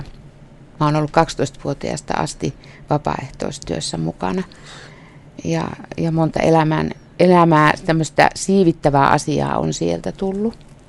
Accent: Posio, Lapland, Finland; kun mä oon tuolla Posiolla. Meillä on kesämökki sieltähän me ollaan myös kotoisin molemmat

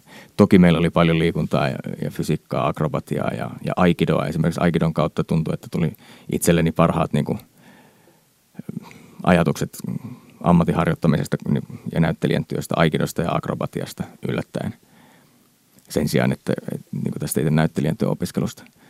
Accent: Imatra, South Karelia, Finland; Mä oon syntynyt vuonna 79 Imatralla.

